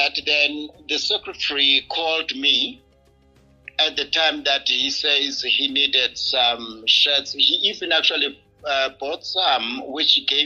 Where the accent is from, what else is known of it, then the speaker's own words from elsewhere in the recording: South Africa; it kind of brought a sense of humor as South African.